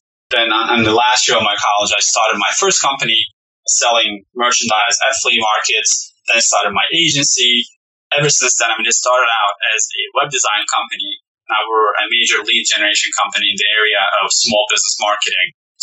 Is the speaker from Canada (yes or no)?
no; Turkey; Back in the day, I grew up in Turkey, and all the shopping was done in pretty much flea markets or open area markets. And usually where I grew up is super hot